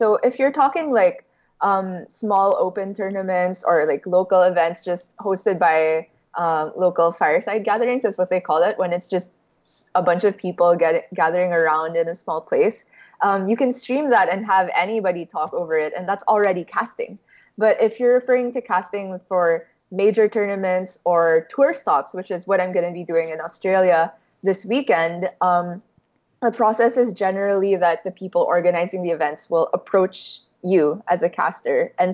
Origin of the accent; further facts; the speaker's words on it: Philippines; English is a second language; I'm actually from the Asia Pacific region. I'm from the Philippines